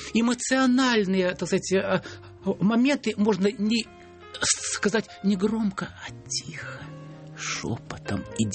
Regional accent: Bryansk Oblast, Russia; первый раз я приехал из Брянской деревни в ТМИ, эстрадная мастерская

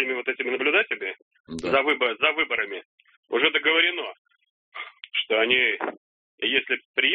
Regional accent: Moscow, Russia; Я из Москвы.

